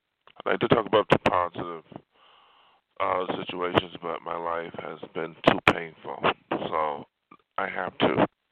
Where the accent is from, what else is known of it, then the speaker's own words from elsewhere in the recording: Buffalo, New York, United States; Even from my hometown of Buffalo, I learned as a kid that living in a ghetto that I had to keep safe.